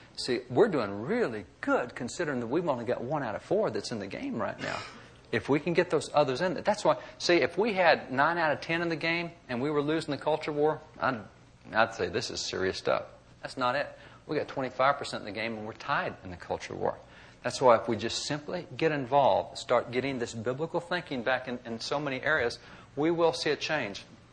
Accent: Texas, United States; I'm from Texas. We just had the bill out.

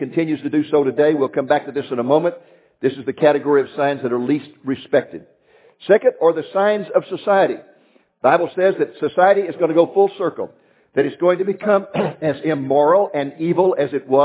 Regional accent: Dallas, Texas, United States; it's very special to me because I come from Dallas, Texas, which is flat and treeless and hot.

